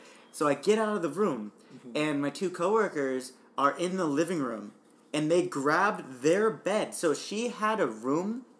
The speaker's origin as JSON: {"language": "English", "country": "United States", "said": "I'm an American."}